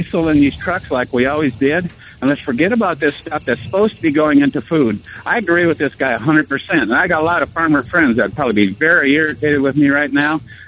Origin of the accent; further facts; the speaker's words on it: Minnesota, United States; I'm originally from Southwest Minnesota, and I've got friends that are farmers back there